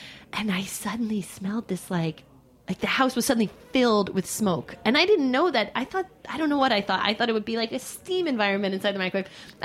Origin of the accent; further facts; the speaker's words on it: New York, United States; people think I'm from the Midwest. And I'm like, nope, born, bred New Yorker.